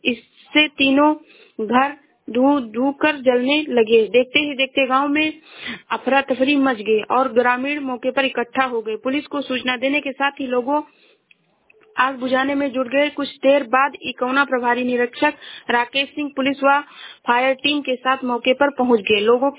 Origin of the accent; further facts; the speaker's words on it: Uttar Pradesh, India; मैं जिला श्रावस्ती से हूँ।